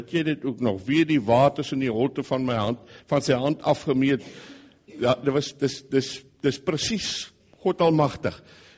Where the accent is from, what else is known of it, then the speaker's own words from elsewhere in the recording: Hopefield, Western Cape, South Africa; Ek kom van Hopefield af, ek is die pastoor daar.